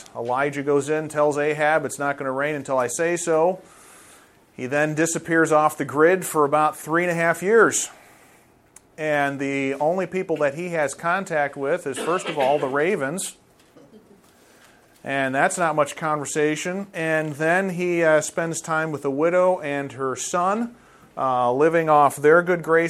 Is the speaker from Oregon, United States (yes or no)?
no; Chicago, Illinois, United States; also born or lived in South Carolina / Wisconsin; I would say that I'm a Midwesterner. I grew up in Chicago, Illinois area. I grew up there, went to college down in South Carolina. Ended up being in Wisconsin for 5 years